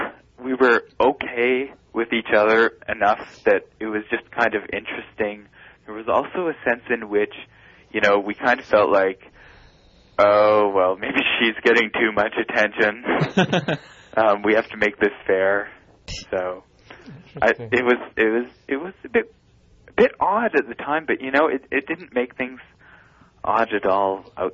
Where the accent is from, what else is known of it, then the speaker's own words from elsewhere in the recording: Canada; I'm actually from the Great White North.